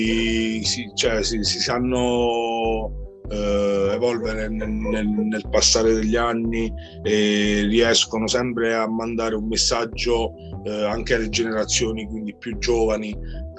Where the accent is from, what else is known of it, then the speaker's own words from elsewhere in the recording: Lanciano, Abruzzo, Italy; gruppo rap militante abruzzese, veniamo da Lanciano